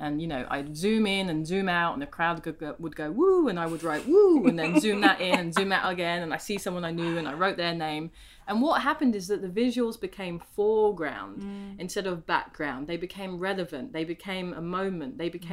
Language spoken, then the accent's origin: English; London, United Kingdom; I say I'm from London.